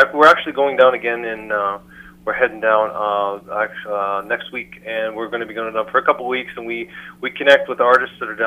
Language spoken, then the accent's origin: English; Canada; We are. Yeah, good. We're both Canadian. We're living in Calgary